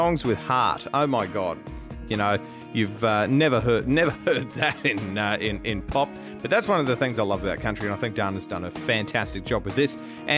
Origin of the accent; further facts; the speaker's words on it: Australia; Only because I'm lazy and I'm Australian and I like to shorten everything